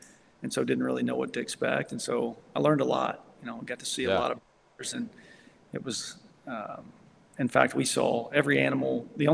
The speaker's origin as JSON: {"language": "English", "region": "the South", "country": "United States", "tie": "born or raised there", "said": "my dream as a kid, you know, of course, growing up in the South, hunting whitetail and waterfowl and rabbits, squirrels."}